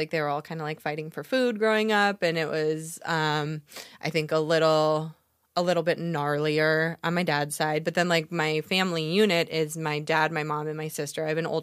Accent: Big Bend, Wisconsin, United States; I grew up in a little town called Big Bend, Wisconsin. It's a truck stop of a town. It's 1,200 people. It's right outside of Milwaukee.

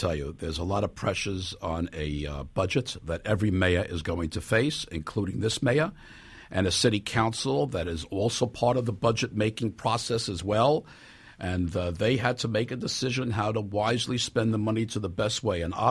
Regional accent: Brooklyn, New York, United States; Grew up in Crown Heights.

